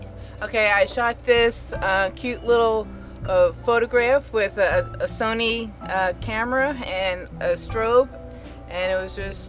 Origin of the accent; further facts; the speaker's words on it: New Jersey, United States; I'm from Northern New Jersey, and I spent this last week on the Turks and Caicos Aggressor 2.